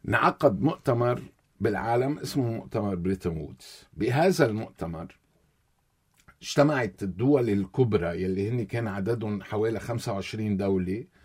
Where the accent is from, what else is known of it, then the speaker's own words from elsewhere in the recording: Lebanon; الحرب الدائرة في لبنان قديش خسرتنا، رغم انه نحن كاقتصاد لبناني ما بنتحمل شيء